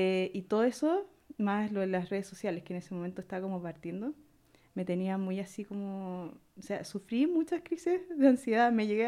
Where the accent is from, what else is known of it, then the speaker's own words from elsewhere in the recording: Chile; soy artista de Chile